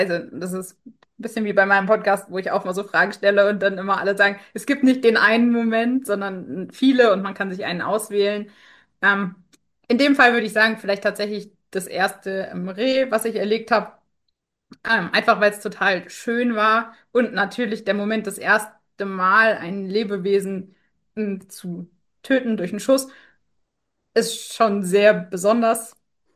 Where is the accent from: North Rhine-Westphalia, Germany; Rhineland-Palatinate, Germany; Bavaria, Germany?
Bavaria, Germany; ich bin 31, ich komme aus dem Allgäu